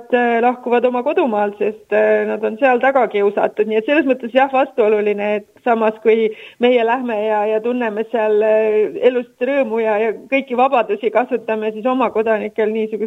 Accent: Saare County, Estonia; now in Turkey; ma olen ikka saarlane

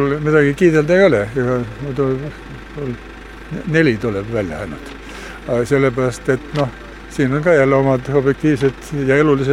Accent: Saare County, Estonia; Minu kodukoht on sellise koha peal, et kui lennukid lähevad Kuressaare lennuväljale maanduma, kursiga 240, siis nad paratamatult lendavad üle minu kodu.

